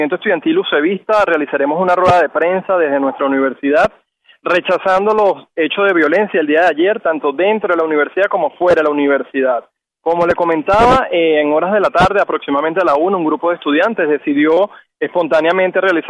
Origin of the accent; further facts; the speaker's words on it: Venezuela; Yo, como estudiante venezolano, como joven luchador, como un ciudadano más de este país